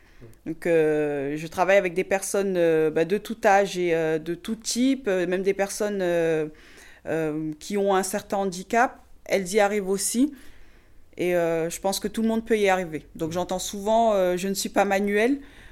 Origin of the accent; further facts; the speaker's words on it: Nice, Provence-Alpes-Côte d'Azur, France; Mes parents vivent à Nice, donc je suis originaire de Nice, oui.